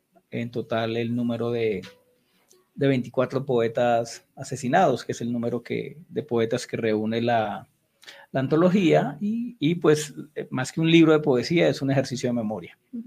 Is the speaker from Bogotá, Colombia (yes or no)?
no; Cúcuta, Norte de Santander, Colombia; Yo soy cucuteño